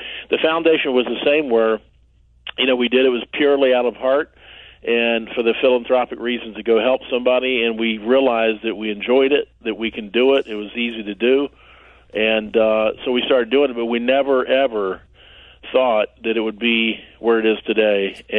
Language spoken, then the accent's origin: English; the South, United States; we're from the South, a long way from Chicago